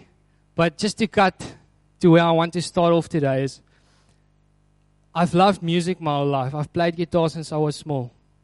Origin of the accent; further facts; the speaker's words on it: Malmesbury, Western Cape, South Africa; now in Hermanus, South Africa; We're from Malmesbury, by the way. That's a beautiful place.